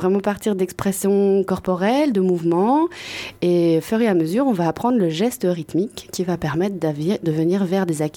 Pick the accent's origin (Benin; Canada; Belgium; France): Belgium; Donc moi, je suis belge, à la base.